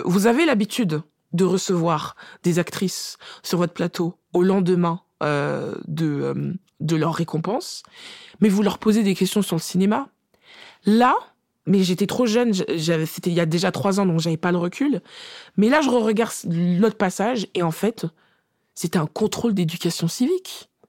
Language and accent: French; France; born there; Ben, c'est con parce qu'on est française de naissance.